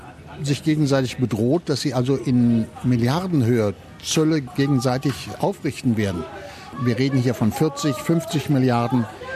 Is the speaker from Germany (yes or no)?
no; Australia; Wir als Australier sitzen da zwischen allen Stühlen, muss ich sagen.